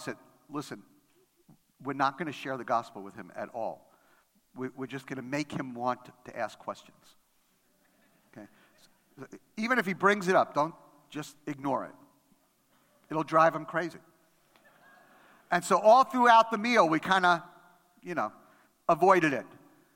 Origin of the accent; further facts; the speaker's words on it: New York, United States; English is a second language; Now, English is my second language. I grew up in New York.